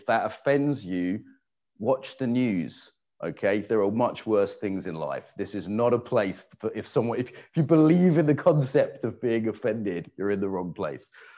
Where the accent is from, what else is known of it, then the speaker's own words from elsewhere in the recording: United Kingdom; So I grew up in the British equivalent of Alabama in a little village where everyone's cousins and there's lots of hard drugs.